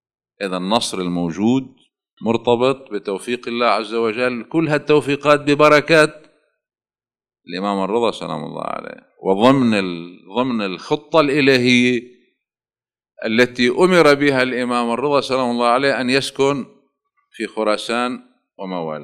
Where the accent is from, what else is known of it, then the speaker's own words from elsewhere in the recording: Yater, South Governorate, Lebanon; also born or lived in Najaf, Iraq; أنا معايش هالمرحلة، جيت من النجف سنة 67 وكنت في ياطر وصارت النكسة